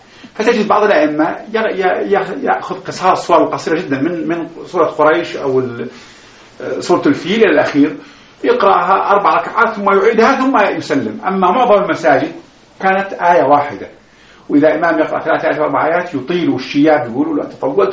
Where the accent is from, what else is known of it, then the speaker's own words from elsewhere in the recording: Iraq; إحنا عندنا في العراق حقيقة صلاة التراويح تغيرت كثير جدا